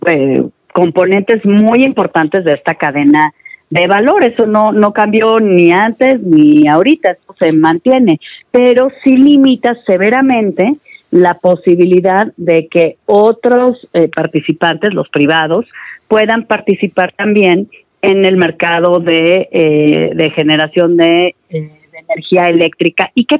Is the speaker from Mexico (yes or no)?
yes; Mexico; los que vamos a sufrir somos los mexicanos